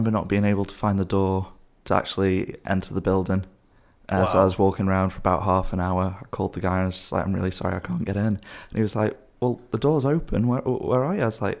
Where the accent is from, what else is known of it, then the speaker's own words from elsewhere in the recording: United Kingdom; I've tried to make sure everyone knows I'm British.